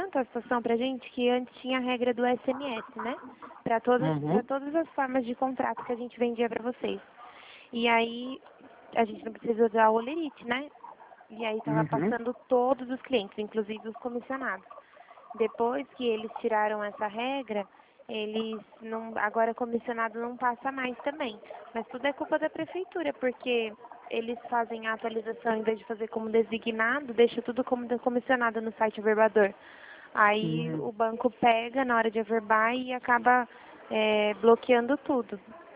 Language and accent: Portuguese; Atibaia, São Paulo, Brazil; Isso, sou de Atibaia.